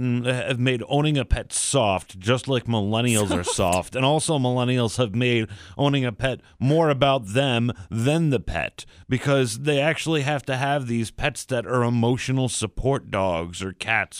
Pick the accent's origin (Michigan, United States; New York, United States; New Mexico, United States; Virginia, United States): New York, United States; Latham; I always talk about the old pet store in my hometown of Latham, New York, where they had Jimmy the Monkey, and Jimmy the Monkey was miserable.